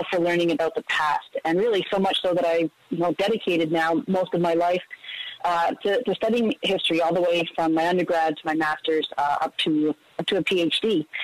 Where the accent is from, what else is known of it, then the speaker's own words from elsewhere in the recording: Guelph, Ontario, Canada; I grew up here in Guelph, spent a lot of time with my grandparents who are from Italy.